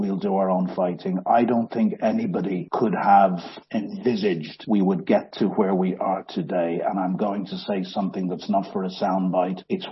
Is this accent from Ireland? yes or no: yes; Ireland; now in United Kingdom; Well, look, like being Irish, I live in Britain